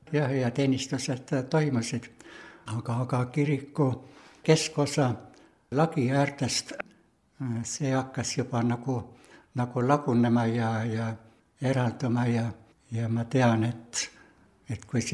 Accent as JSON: {"language": "Estonian", "town": "Kausa", "region": "Lääne County", "country": "Estonia", "tie": "born or raised there", "said": "Siin Kõmsi ja siis minu kodukülas Kausas oli 41. aasta augusti viimastel päevadel, esimesel septembril lahing."}